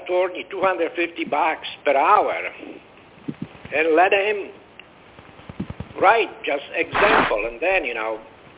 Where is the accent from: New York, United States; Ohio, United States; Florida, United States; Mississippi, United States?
Florida, United States; from Florida.